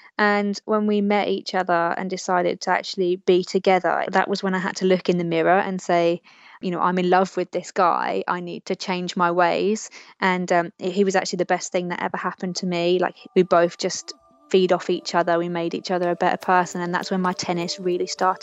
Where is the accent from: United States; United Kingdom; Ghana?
United Kingdom; I never actually did have a dream come true until I medaled in my home country.